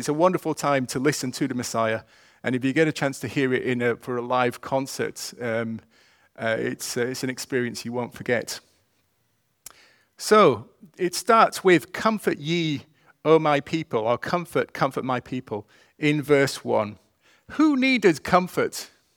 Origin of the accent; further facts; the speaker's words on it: Huddersfield, Yorkshire and the Humber, United Kingdom; I'd like to take you to my hometown of Huddersfield.